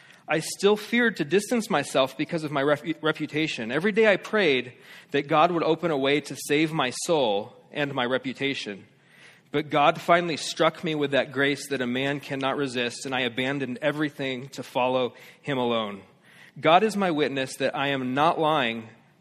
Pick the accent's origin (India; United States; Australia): United States; Los Angeles, California; I'm from Los Angeles